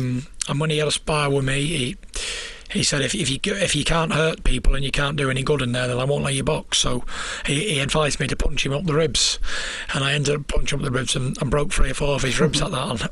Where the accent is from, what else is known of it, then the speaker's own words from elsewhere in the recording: North West England, United Kingdom; now in Lancaster, United Kingdom; I grew up just outside Manchester. I lived there all my life and I never moved until I got married at 20 years old. And then I moved to Lancaster and that's where I live now.